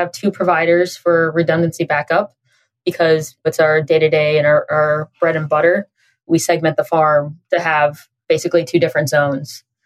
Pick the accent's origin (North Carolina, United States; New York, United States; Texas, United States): Texas, United States; Dallas; Born and raised in Dallas, by the way. So Dallas is headquarters to Match.com.